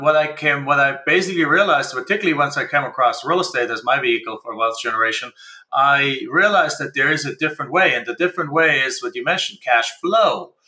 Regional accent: Germany; now in United States; I'm from Germany. When we came to the United States, we really didn't have any cash

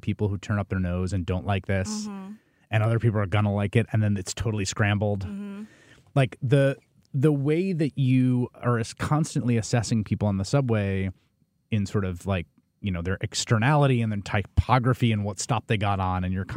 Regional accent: New York City, New York, United States; I grew up in the Bronx in New York City. I've lived in New York, Chicago, and Washington are the places I lived for any extended period of time.

